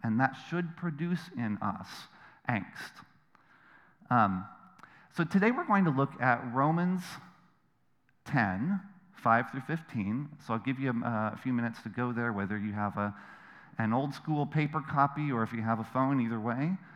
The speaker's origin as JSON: {"language": "English", "region": "Indiana", "country": "United States", "tie": "born or raised there", "said": "So I grew up in Indiana. I'm not from Michigan, I'm not from Ohio."}